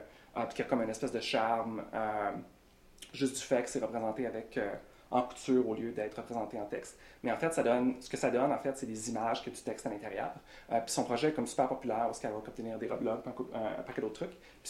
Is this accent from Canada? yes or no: yes; Jonquière, Quebec, Canada; born there; je suis né à Jonquière, Québec. Donc je suis francophone d'origine, mais j'ai fait un peu le passage vers l'anglais avec ma carrière.